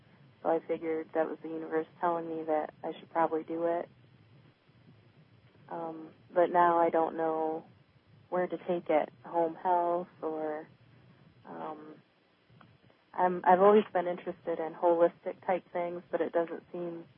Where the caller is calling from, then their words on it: Toledo, Ohio, United States; Toledo, Ohio.